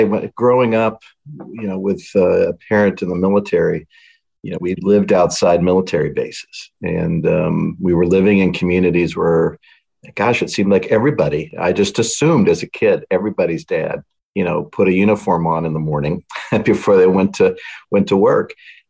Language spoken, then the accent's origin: English; Latham, New York, United States; born there; also born or lived in Wright-Patterson Air Force Base, Ohio; So I was born actually in Latham, New York, right outside of Albany, where my dad was stationed there at the time